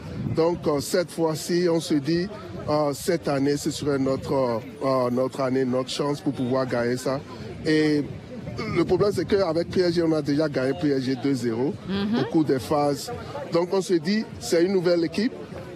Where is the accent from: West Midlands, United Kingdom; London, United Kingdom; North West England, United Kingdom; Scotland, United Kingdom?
London, United Kingdom; born there; French is a second language; Je suis né à Londres. Je suis né à Londres, uh-huh. mais de parents père ghanéen et puis maman béninoise. Ils se sont rencontrés ici